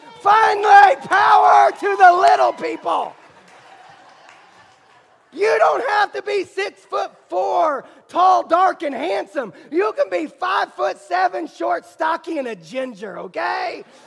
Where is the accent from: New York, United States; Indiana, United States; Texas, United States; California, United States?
Indiana, United States; Like I'm from Indiana, and in Indiana, it's all about basketball, right?